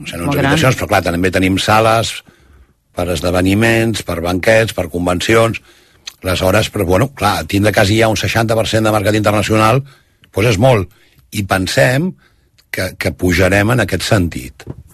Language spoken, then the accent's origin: Catalan; Badalona, Catalonia, Spain; now in Baix Empordà, Spain; Bueno, jo sóc badaloní, el que passa és que mentre estic allà visc al Baix Empordà, i llavors vinc normalment els caps de setmana i al Masnou ja, o sigui, de Badalona ja estic a Masnou els caps de setmana.